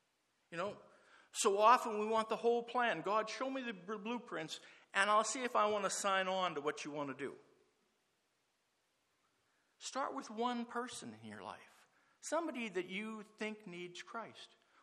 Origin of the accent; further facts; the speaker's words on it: United States; And as I'm from the United States originally, when I look at the United States and Canada and stuff, I see biblical illiteracy like I have never seen in my life.